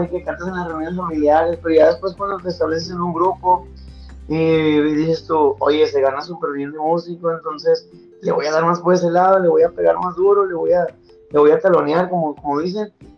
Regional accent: Monterrey, Nuevo León, Mexico; Pues mira, gracias. Primero que nada, pues dejar en claro, soy de la ciudad de Monterrey. Estamos de polo a polo, estamos demasiado lejos. Pues yo tengo 16 años

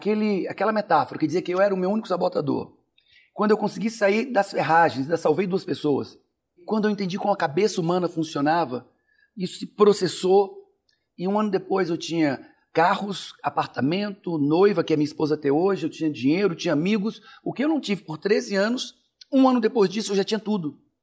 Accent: Rio de Janeiro, Brazil; Eu vim do Rio de Janeiro

